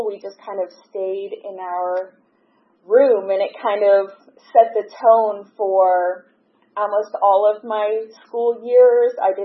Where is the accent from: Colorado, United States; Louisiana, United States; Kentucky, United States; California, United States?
California, United States; Los Angeles; born there; I was born in Los Angeles, California, and I have two siblings, an older sister and a younger brother